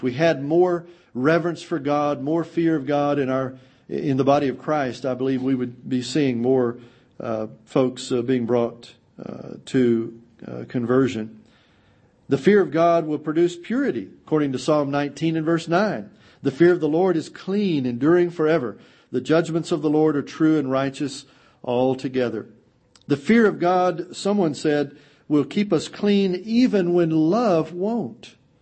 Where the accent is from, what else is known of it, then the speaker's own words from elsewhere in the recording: Austin, Texas, United States; No, I'm from Austin, Texas. I went to UT.